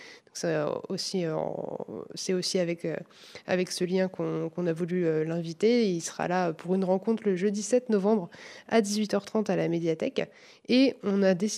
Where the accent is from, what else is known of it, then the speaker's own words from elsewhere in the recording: Île-de-France, France; je viens d'Île-de-France.